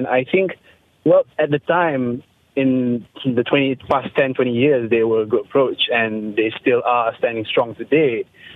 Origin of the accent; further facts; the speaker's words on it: Malaysia; And I believe that it is to our interest as Malaysian citizens as a matter of identity and as a matter of dignity.